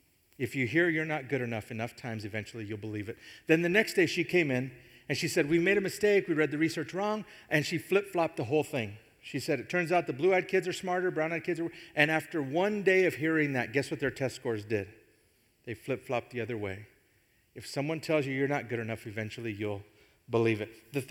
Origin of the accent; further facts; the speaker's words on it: Fort Lupton, Colorado, United States; So I was raised here in Fort Lupton, town of about 5,000 people. There was a lot of racial tension when I was growing up.